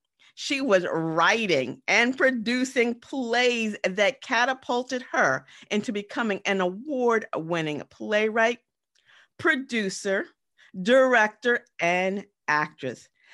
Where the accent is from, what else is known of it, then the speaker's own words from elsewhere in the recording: New York, United States; I'm from New York, so I know, you know, Broadway, and I know the big plays and stuff